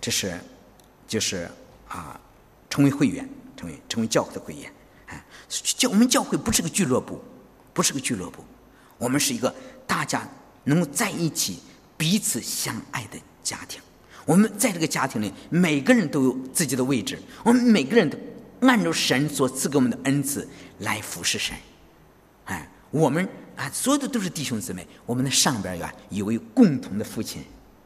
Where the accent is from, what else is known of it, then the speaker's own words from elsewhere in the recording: China; 为什么我们从中国来啊？